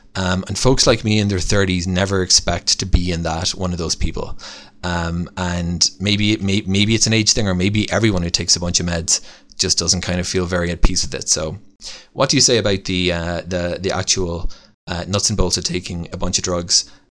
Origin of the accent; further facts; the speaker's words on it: Ireland; now in Israel; Another thing is actually that I grew up in Ireland, and I didn't have the luxury that I have in Israel